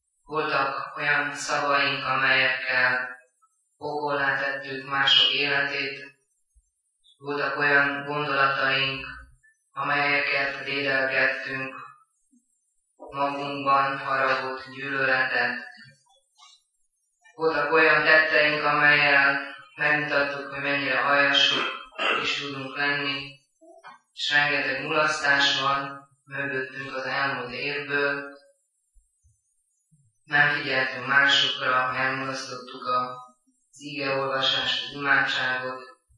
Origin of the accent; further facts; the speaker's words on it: Cluj-Napoca, Cluj County, Romania; örülök, hogy noha kolozsvári vagyok